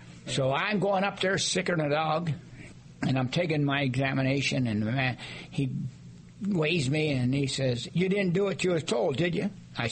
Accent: Dubois, Pennsylvania, United States; born there; also born or lived in Youngstown, Ohio; Well, I was born in Dubois, Pennsylvania, then migrated to Youngstown, Ohio.

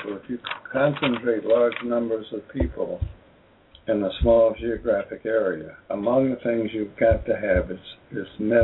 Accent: Alabama, United States; born there; I went to school. I was born in Alabama. Long before the Supreme Court decision.

